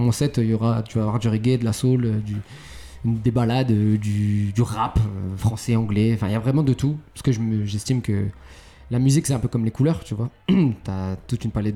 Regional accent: France; j'ai appris un peu à parler arabe, j'ai appris beaucoup de choses sur l'histoire, la religion, etc. Tout en ayant grandi dans un pays comme la France. Je suis aussi d'origine portugaise

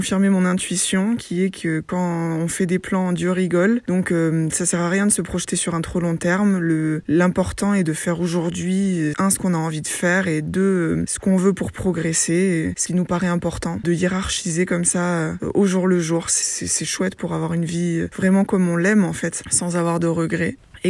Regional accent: Toulon, Provence-Alpes-Côte d'Azur, France; born there; je suis graphiste et prof de design graphique à Aix et Marseille et je suis née à Toulon.

